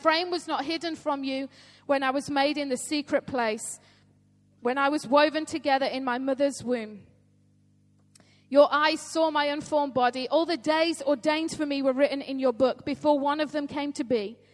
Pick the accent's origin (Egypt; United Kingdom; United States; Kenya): United Kingdom; Yorkshire and the Humber; I'm a Yorkshire lass.